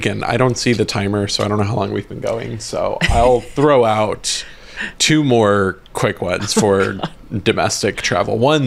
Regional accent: Canada; I'm from Canada.

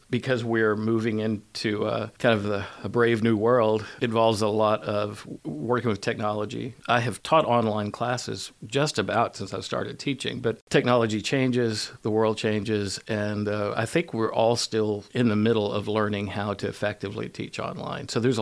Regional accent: Arkansas, United States; also born or lived in Austin, Texas / Washington, D.C.; I grew up in Southwest Arkansas. I've lived all over Austin, Texas, Washington, D.C., briefly in L.A., studied in London for a little bit.

